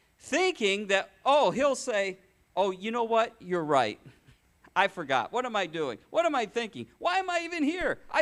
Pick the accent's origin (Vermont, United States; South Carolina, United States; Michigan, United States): Michigan, United States; I grew up in Michigan, right?